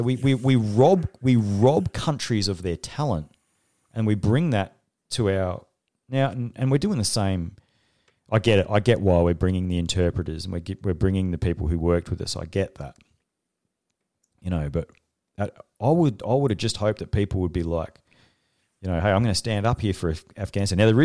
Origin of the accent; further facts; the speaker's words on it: Australia; remember being in a room in Hawaii with Special Operations Commander Pacific, you know, back in the day as the Australian sort of guy there